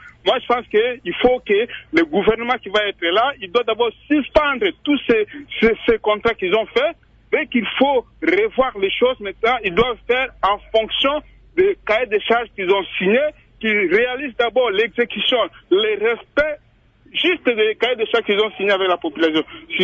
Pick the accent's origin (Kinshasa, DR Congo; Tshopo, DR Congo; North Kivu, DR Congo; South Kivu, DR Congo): Tshopo, DR Congo; moi, je parle de chez moi. Moi, je suis de Tchopo.